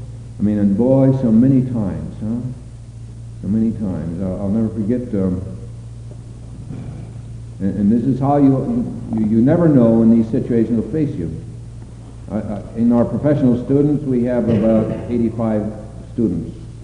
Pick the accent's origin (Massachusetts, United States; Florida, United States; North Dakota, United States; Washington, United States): Washington, United States; Richland; I'm from Richland, Washington.